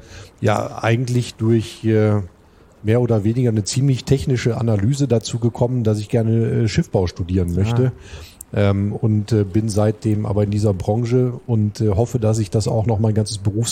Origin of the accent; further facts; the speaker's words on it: Duisburg, North Rhine-Westphalia, Germany; born there; now in Hamburg, Germany; Ich bin in der Hansestadt Duisburg geboren